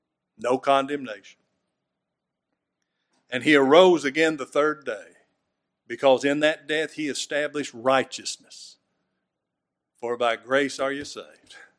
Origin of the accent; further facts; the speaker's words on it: United States; born there; It's not because I was born in America.